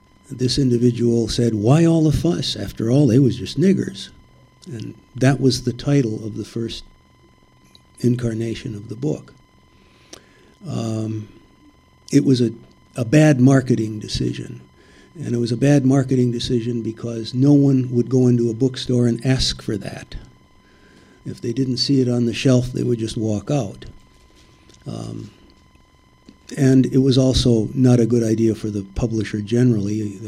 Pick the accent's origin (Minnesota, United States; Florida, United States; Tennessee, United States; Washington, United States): Minnesota, United States; Duluth; moved away as an adult; And I was born and raised in Duluth. I spent my first 25 formative years there.